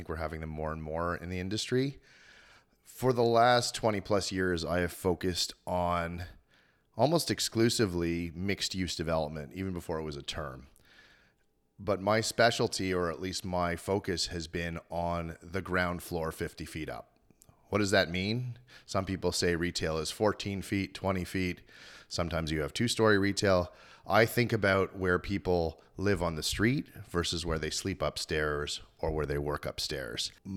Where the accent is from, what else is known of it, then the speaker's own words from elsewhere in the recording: Montreal, Quebec, Canada; growing up in Montreal, which I'm very proud of.